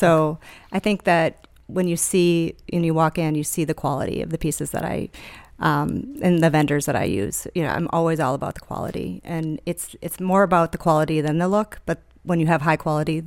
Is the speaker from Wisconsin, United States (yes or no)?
yes; Wisconsin, United States; we grew up in just outside of Milwaukee, so it wasn't a long drive